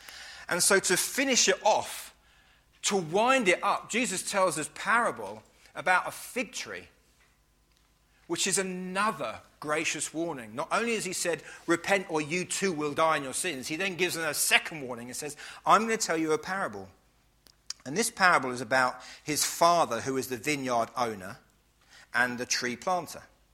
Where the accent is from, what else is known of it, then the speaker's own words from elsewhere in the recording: United Kingdom; born there; I was born in Britain.